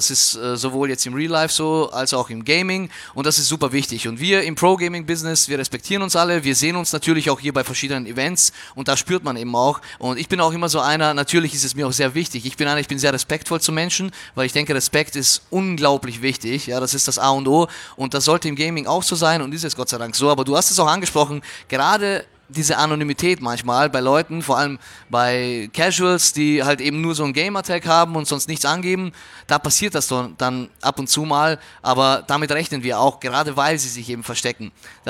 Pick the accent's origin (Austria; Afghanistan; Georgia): Austria; now in Germany; Denn das ist das Wichtigste, dass du deine Schule machst, ja, dass du maturierst, sagt man bei uns in Österreich, ja, hier ist es halt Abitur machst